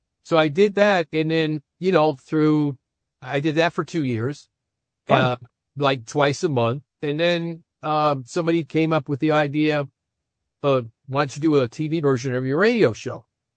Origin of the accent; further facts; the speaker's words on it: New York, United States; also born or lived in Chicago / Boston; when I grew up in New York and lived in Chicago and Boston.